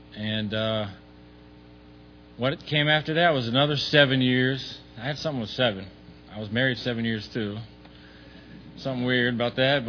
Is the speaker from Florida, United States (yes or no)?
yes; Tampa, Florida, United States; now in New Oxford, United States; My home group is New Oxford, Pennsylvania, the New Oxford group. I'm here visiting home. I was born and raised here in Tampa.